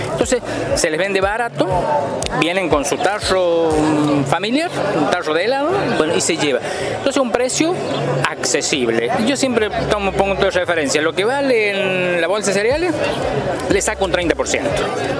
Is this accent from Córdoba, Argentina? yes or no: yes; Córdoba, Argentina; volvemos el verano para allá a la Pampa de Pocho, a campos cultivados, alfalfa especialmente, y al lado de mi pueblo, las lomas.